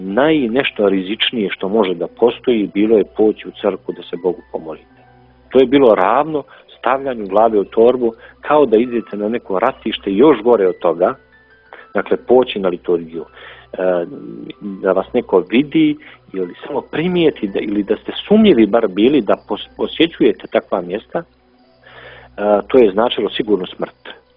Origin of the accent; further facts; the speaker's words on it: Republika Srpska, Bosnia & Herzegovina; kao čovjeku koji dolazim iz Bosne i Hercegovine, iz Republike Srpske, koji je preživio ratne strahote